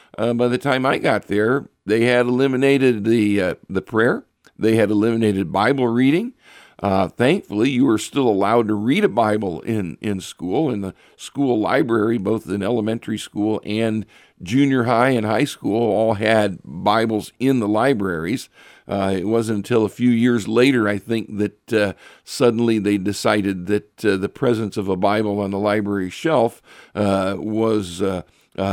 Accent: Richfield, Ohio, United States; we're both from Richfield, Ohio, and I actually grew up kind of around the corner from where Tom lived

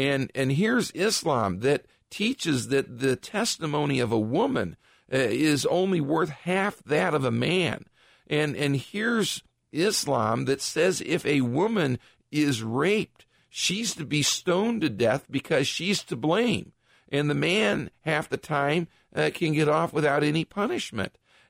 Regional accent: Richfield, United States; They built a Hindu temple in my hometown of Richfield

